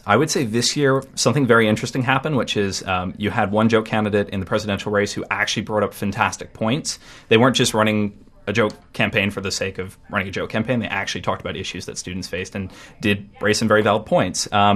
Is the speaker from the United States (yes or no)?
yes; United States; so I'm an international student, and I'm an American. I'll probably end up heading back to the States